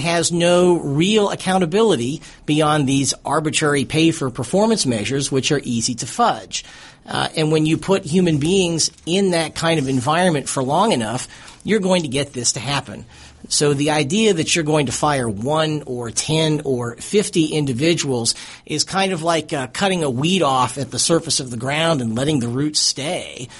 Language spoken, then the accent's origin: English; Pittsburgh, Pennsylvania, United States; The one that I remember the most is from the VA in my hometown of Pittsburgh.